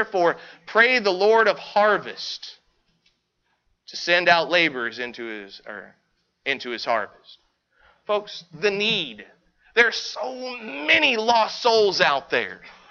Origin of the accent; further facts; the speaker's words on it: Kentucky, United States; I'm from Kentucky, so we say weird things.